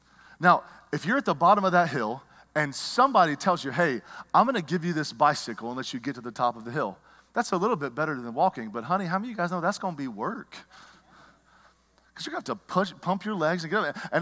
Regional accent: the South, United States; Okay, I grew up in the South.

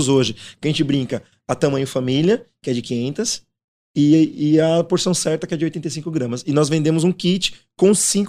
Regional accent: Bahia, Brazil; eu sou baiano, amo fazer, amo tapioca.

